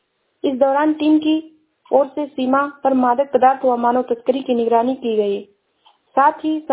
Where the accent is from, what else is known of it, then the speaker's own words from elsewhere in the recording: Shravasti, Uttar Pradesh, India; मैं जिला श्रावस्ती से हूँ।